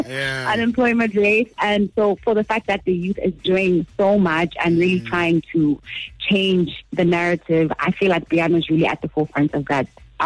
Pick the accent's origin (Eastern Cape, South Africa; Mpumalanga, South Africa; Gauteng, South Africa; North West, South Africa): Eastern Cape, South Africa; Okay, so I'm Xhosa from the Eastern Cape. Shout out.